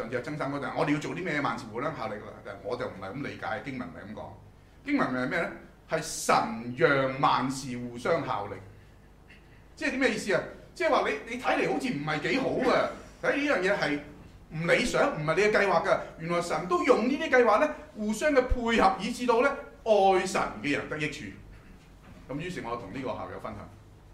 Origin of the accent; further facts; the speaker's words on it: China; 我哋中國人咧成日都怕